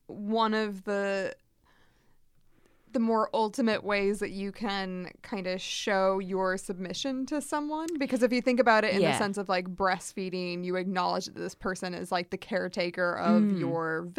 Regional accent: United States; because I'm American, if you couldn't tell by the accent.

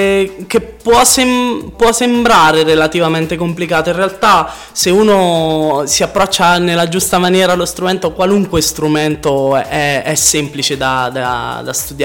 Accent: Ascoli Piceno, Marche, Italy; Io sono di Ascoli Piceno.

